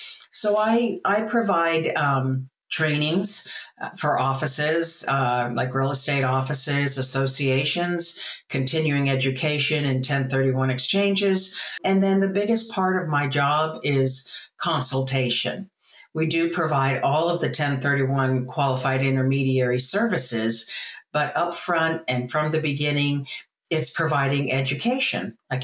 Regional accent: California, United States; moved away as an adult; now in Florida, United States; Well, I'm from the West Coast, way West Coast, being California.

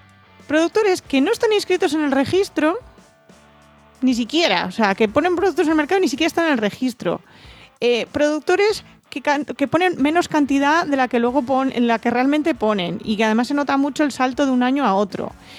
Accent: Asturias, Spain

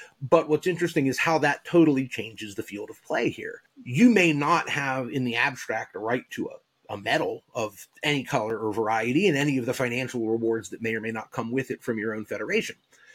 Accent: United States; But I'm an American. I watch the Olympics relatively jingoistically.

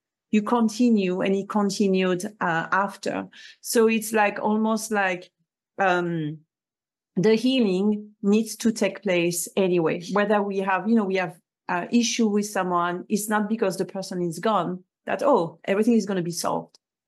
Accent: France; and I mean from France, I grew up in France

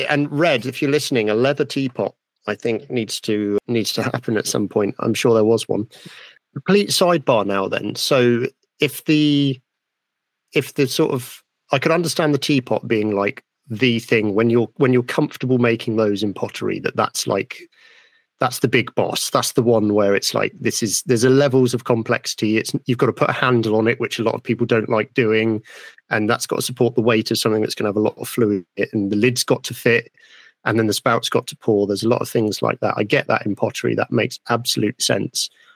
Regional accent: United Kingdom; being British, we don't get taught how to pour from a teapot properly.

